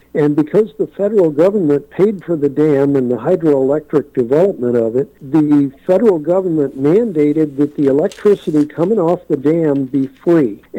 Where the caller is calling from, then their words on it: California, United States; Actually, I'm calling you from California, listening online.